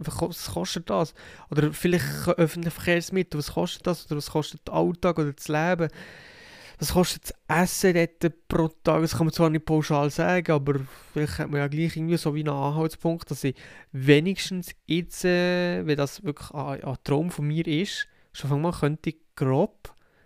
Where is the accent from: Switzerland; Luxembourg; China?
Switzerland; so Sachen wie Obdachlosigkeit, was bei uns in der Schweiz gefühlt nicht existent ist.